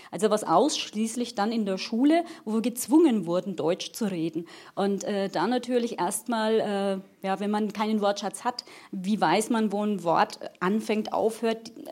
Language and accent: German; Norte, Portugal; German is a second language; now in Germany; ich komme aus dem Norden Portugals, ungefähr 50 Kilometer von Porto entfernt.